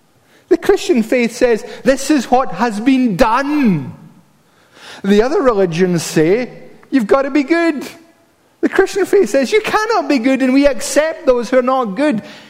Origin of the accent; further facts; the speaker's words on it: Paisley, Scotland, United Kingdom; When I was growing up, I grew up in Paisley.